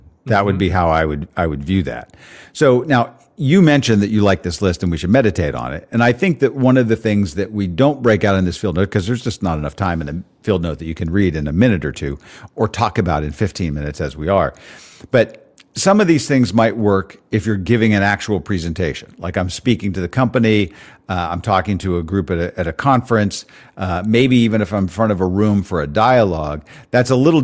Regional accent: Washington, District of Columbia, United States; which might be different than mine growing up in the Washington, D.C. area.

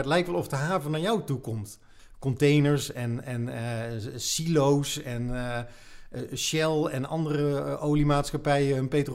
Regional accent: Utrecht, Netherlands; Want wij komen uit Utrecht.

